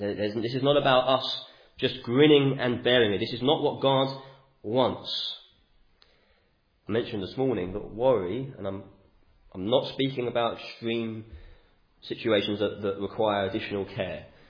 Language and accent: English; United Kingdom; We're British, aren't we? We just carry on.